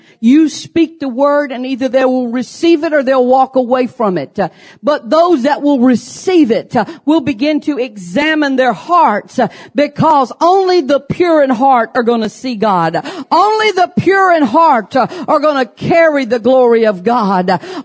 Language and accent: English; Baton Rouge, Louisiana, United States; Now, you know, I'm from Baton Rouge and so we have the Mississippi River right there.